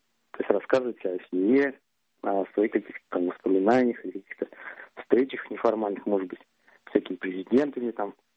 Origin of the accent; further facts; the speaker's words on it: Kazan, Tatarstan, Russia; я из Казани.